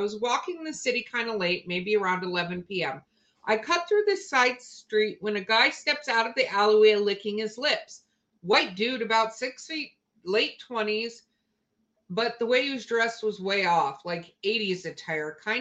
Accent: Philippines; I'm Filipino, but I only speak English.

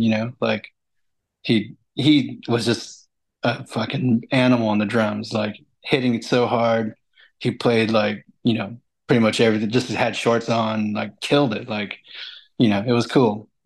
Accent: Vista, California, United States; we had a band that was from where I grew up in Vista called

